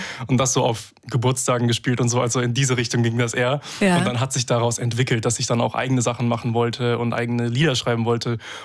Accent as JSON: {"language": "German", "town": "Freiburg", "region": "Baden-Württemberg", "country": "Germany", "tie": "born or raised there", "said": "Ich bin in Freiburg aufgewachsen."}